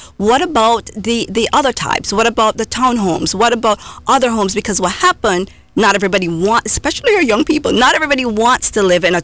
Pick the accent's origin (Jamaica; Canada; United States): Jamaica; Ocho Rios, Saint Ann; where I grew up in Ocho Rios, had my own group where we worked on the performing arts.